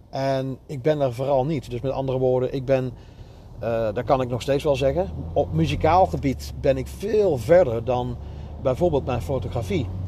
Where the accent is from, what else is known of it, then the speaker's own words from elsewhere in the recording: North Brabant, Netherlands; accent: Brabant; Ik heb een Brabants accent wat altijd opvalt bij mensen. Van nou, die zachte G.